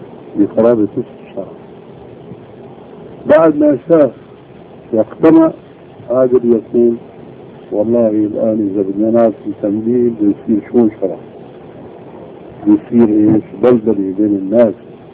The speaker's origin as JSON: {"language": "Arabic", "country": "Syria", "said": "اليوم مثلا عندنا في الشام سنة ركيبة من الأذان"}